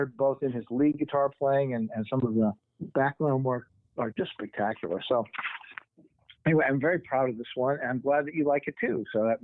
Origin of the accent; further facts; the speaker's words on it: Wilmette, Illinois, United States; I was born in Chicago and then raised in the north suburb of Wilmette.